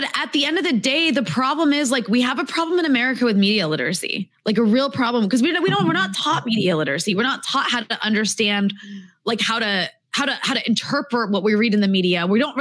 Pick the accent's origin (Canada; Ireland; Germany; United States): United States; Virginia; so I'm from Virginia.